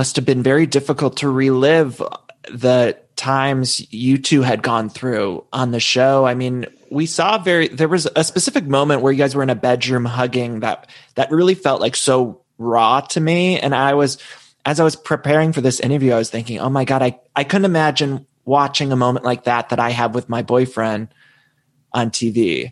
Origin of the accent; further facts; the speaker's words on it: Solon, Ohio, United States; also born or lived in Chicago; Yeah, I'm from Solon, Ohio, which is very close to Canton. But I ride hard for Ohio.